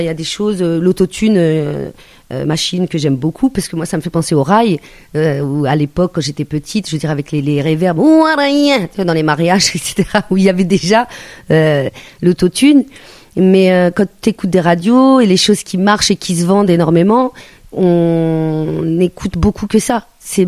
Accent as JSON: {"language": "French", "town": "Angoulême", "region": "Nouvelle-Aquitaine", "country": "France", "said": "je suis née à Angoulême, donc je suis franco-maghrébine, charentaise berbère"}